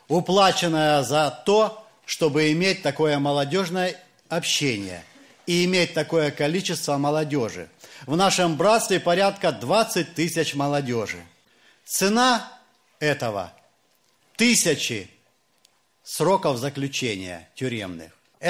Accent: Novoaidar, Luhansk Oblast, Ukraine; Я из Луганской области, совершаю пресвитерское служение, есть такой поселок Новоайдар. Семья 19 детей.

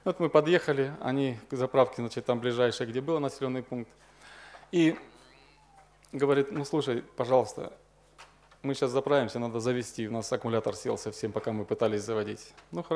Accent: Russia; Я говорю, ну вообще номера армянские, но мы из России.

